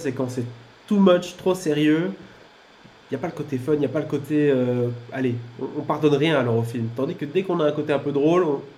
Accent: Belgium; et chez nous en Belgique, il sort ce 15 décembre au cinéma.

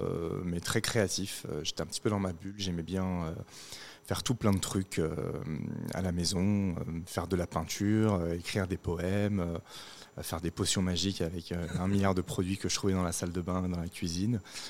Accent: Champigny-sur-Marne, Île-de-France, France; also born or lived in Paris; J'ai grandi à Champigny-sur-Marne.

